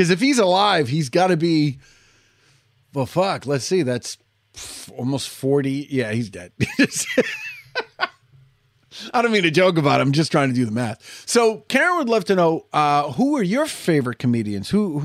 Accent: Wisconsin, United States; now in Salem, United States; I live in Salem, and Salem is a touristy town, and we have people coming in. They go, where are you from? I go, Wisconsin.

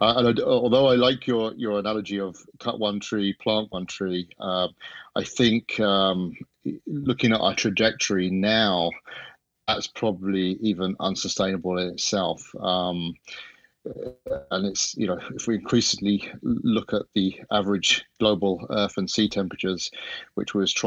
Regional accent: East of England, United Kingdom; now in Ireland; I'm originally from Hertfordshire, which is about 30 miles north of London, I'm in my home office just west of Dublin. I've been in Ireland for 23 years now, so I have dual citizenship

